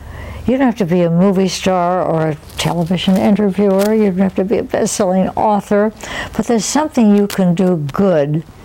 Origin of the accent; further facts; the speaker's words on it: Little Rock, Arkansas, United States; Growing up in Little Rock is the best thing I ever did because the values were good, and I learned to become who I became.